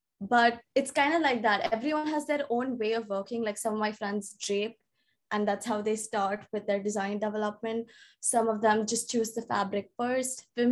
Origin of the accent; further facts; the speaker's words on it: Delhi, India; now in London, United Kingdom; And I'm from India, Delhi, like from there, yeah.